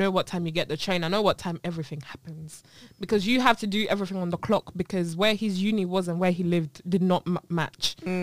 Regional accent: Uganda; first language Luganda; English is a second language; Listen, English is not my first language, so I struggled with a lot of things.

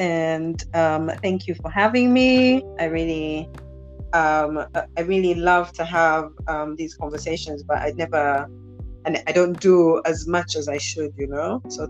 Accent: Lusaka, Lusaka Province, Zambia; I was raised in Lusaka City. We moved around the city a lot

